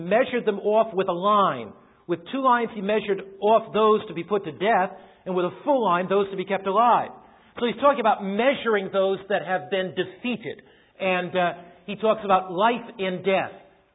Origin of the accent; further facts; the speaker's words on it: United States; I mean, here I came as an American.